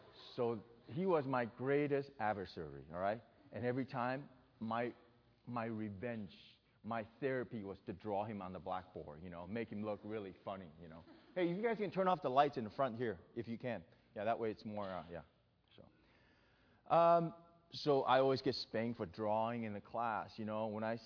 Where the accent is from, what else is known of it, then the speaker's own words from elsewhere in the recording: Taiwan; English is a second language; And growing up in Taiwan was very precious